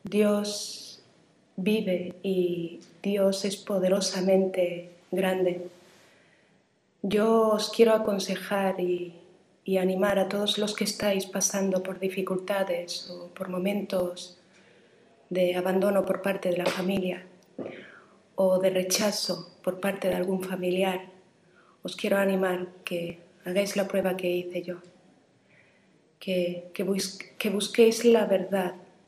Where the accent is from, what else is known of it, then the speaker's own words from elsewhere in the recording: Melilla, Spain; born there; now in Barcelona, Spain; vivo en Barcelona, nací en Melilla. Llevo como 20 años viviendo aquí en Barcelona.